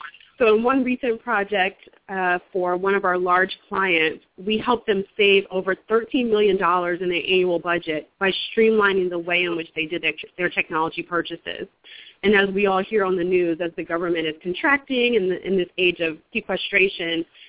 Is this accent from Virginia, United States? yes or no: yes; Hampton, Virginia, United States; now in Washington, D.C., United States; I am based in Washington, D.C., right in the heart of the city. I'm originally from Hampton, Virginia, so I've stayed in the Mid-Atlantic region